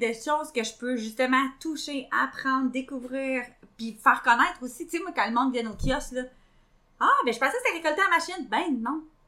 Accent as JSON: {"language": "French", "town": "Baie-Comeau", "region": "Quebec", "country": "Canada", "said": "je viens de Bécomo, là. Fait que j'aimerais ça, des fois, retourner dans mon patelin"}